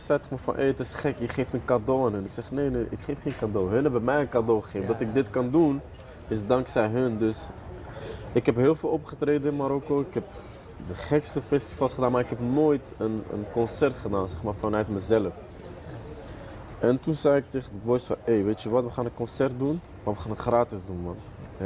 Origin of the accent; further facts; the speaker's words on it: Belgium; born there; ik ben in België geboren, maar ook al ben ik in België geboren, thuis voelde het gewoon als hier. Thuis spraken we alleen Darija, het Arabisch dialect van Marokko.